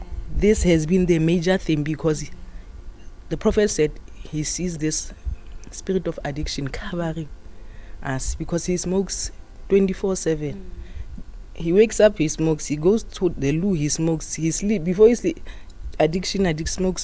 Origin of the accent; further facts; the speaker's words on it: Rustenburg, North West, South Africa; I'm from South Africa, Rustenburg.